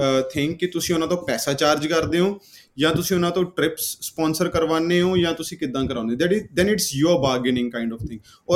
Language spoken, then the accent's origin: Punjabi; Chandigarh, India; ਮੈਂ ਚੰਡੀਗੜ੍ਹ ਤੋਂ ਹਾਂ